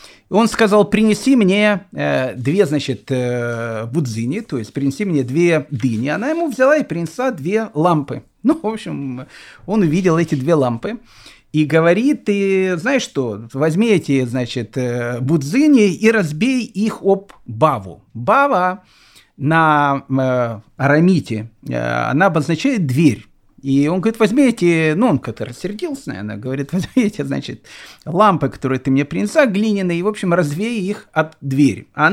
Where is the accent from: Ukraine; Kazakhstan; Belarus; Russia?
Ukraine; Kyiv; also born or lived in Australia; now in Israel; там я вырос в Киеве, моя жена выросла в Минске, встретились мы в Израиле.